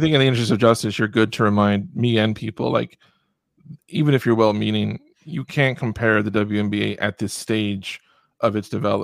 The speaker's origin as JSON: {"language": "English", "region": "New York", "country": "United States", "tie": "born or raised there", "said": "Katie, I grew up many years in Western New York, where Canadian culture is very, very strong."}